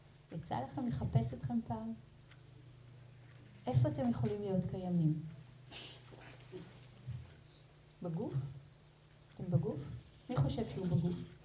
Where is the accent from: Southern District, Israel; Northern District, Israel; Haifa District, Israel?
Haifa District, Israel; Hadera; חזרתי לעיר שנולדתי בה, זאת הייתה חדרה. בחדרה יש, היה, כשאני גדלתי בה, גן אחד, בית ספר יסודי שניים, תיכון אחד.